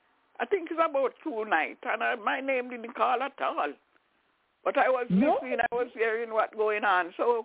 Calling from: Albany, New York, United States; I'm calling from Albany in New York

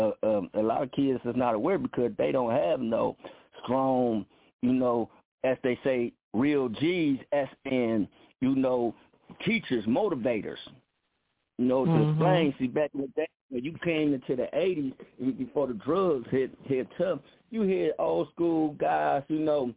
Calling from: Cleveland, Ohio, United States; Well, I'm actually calling from Cleveland.

